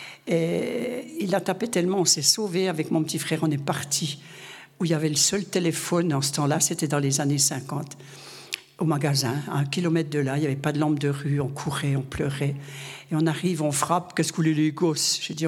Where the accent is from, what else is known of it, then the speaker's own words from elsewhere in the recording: Grand Est, France; born there; Je suis née dans les Vosges le 22 octobre 1945. Je viens d'avoir 80 ans cette semaine.